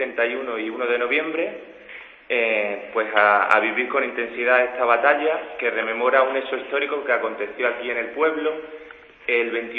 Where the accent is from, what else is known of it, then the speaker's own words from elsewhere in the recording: Alcuesca, Extremadura, Spain; Sí, mire, yo también soy de Alcuesca.